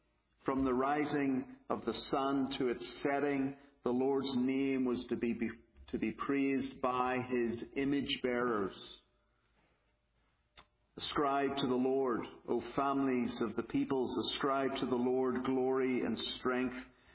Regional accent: Belfast, Northern Ireland, United Kingdom; No, I'm from Belfast, Northern Ireland, so hence the accent.

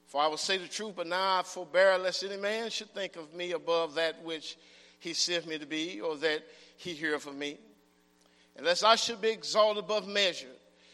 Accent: Arkansas, United States; I'm from Arkansas, some of y'all may know.

